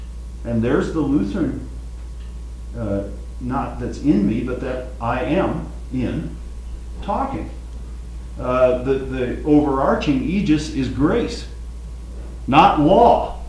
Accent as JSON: {"language": "English", "town": "Hammond", "region": "Indiana", "country": "United States", "said": "And you know, I'm from Hammond, Indiana. I didn't grow up in Cambridge, Massachusetts."}